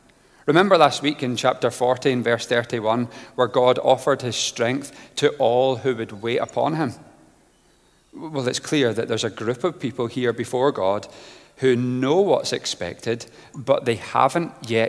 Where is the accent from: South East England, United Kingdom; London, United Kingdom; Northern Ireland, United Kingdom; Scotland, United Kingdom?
Scotland, United Kingdom; My accent deceives me. I'm from Scotland, and growing up there, I am partial to a wee drink